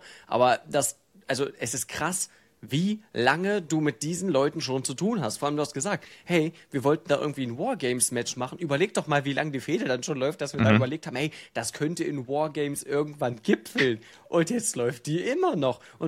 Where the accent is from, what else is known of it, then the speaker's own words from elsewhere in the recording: East Germany, Germany; Ich komme aus dem Osten, wir haben hier, das ist schwierig.